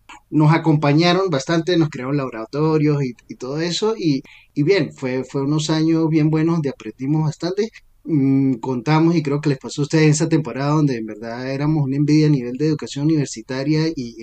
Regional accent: San Cristóbal, Táchira, Venezuela; pues, salí de San Cristóbal, estaba en Caracas y estaba solo

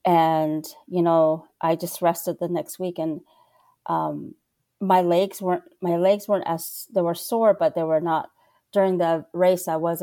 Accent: United States; So I'm Native American and I'm Navajo, and a lot of Navajos have grown up running.

